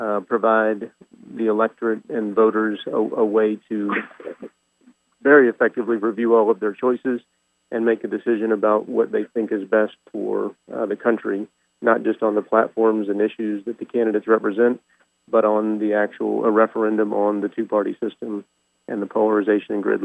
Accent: Richmond, Virginia, United States; I'm from Central Virginia. I was born and raised here in the Richmond area.

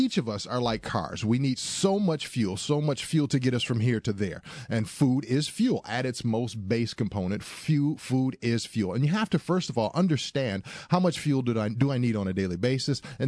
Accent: Michigan, United States; I'm from Michigan.

